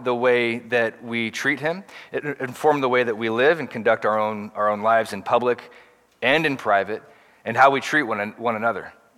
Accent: Portland, United States; maybe it's being a millennial, maybe it's being born and raised in Portland, I'm not sure

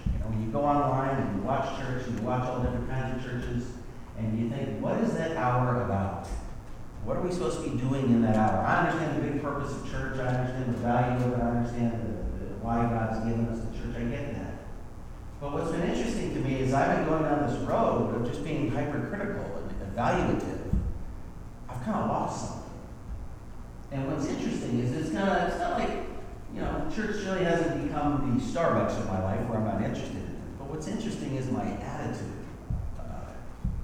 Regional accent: Arizona, United States; You know, I grew up in Arizona, and coming up here, and it's like, wow, this is sophisticated.

